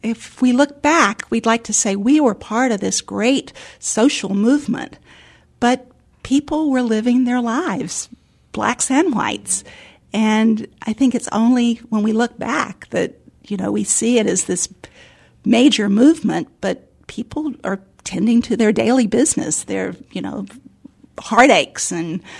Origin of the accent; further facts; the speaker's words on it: the South, United States; accent: Southern; being a Southerner in a different part of the country, I had a Southern accent.